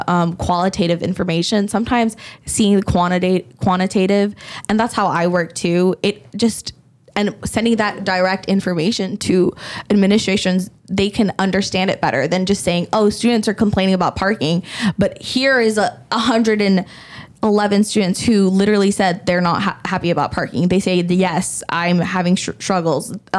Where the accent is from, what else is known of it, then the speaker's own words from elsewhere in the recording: Bangladesh; So I'm actually an immigrant and I'm from Bangladesh.